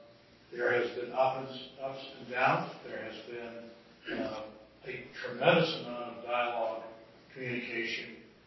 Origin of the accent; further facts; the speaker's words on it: Ireland; Maybe something happened to do with my being Irish, I'm not sure.